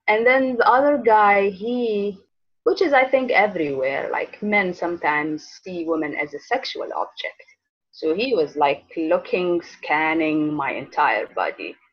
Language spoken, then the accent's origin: English; United Arab Emirates; accent: Emirati; And I was surprised that you speak Arabic and you have like the Emirati accent. I said, yeah, I'm from the Emirates.